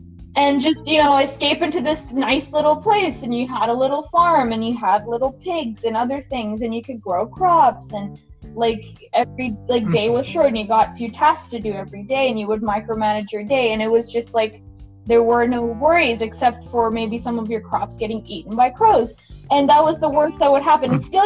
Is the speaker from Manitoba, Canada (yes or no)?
no; Calgary, Alberta, Canada; born there; Even though I was born in Calgary, I felt very fresh off the boat.